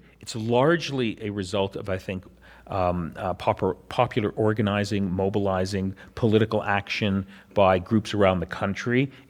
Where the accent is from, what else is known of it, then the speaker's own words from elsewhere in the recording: Canada; I looked this up because I'm from Canada